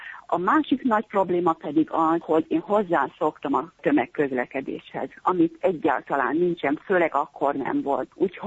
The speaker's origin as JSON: {"language": "Hungarian", "region": "Budapest", "country": "Hungary", "tie": "born or raised there", "said": "Én igazi pesti lány voltam, de mivel ott nőttem föl, nekem nagyon-nagyon nehéz volt beilleszkedni egy olyan helyre, ahol kútból kellett a vizet hozni, ahol állatokat kellett tartani"}